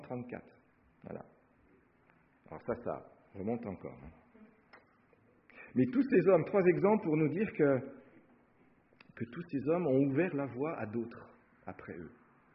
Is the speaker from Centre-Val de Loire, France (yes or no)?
no; Brittany, France; parce que on vient de Bretagne